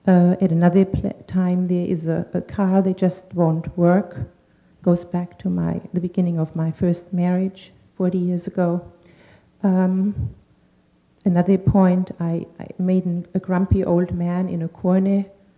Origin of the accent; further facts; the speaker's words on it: Germany; they're taking me back, most of them either to the railroad station of my hometown in Germany